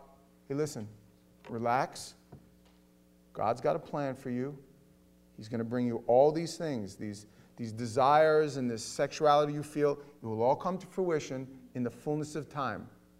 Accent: Manhattan, New York, United States; But I'm from the city. I'm from Manhattan.

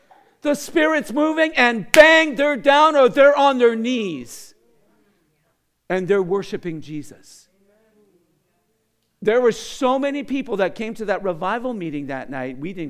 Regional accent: Canada; I said, no, I'm not. I'm Canadian.

